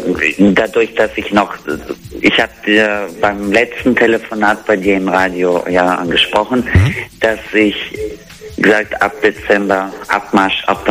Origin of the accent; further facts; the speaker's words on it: Germany; also born or lived in Kazakhstan; ich bin ja in Kasachstan geboren, wo wir nach Deutschland ausgereist sind, da war ich halbes Jahr alt. Meine Mutter hatte mich aufgezogen hier in Deutschland mit meinem Papa und was meine Sprache angeht, Russisch praktisch, fällt mir auch langsam auch schwer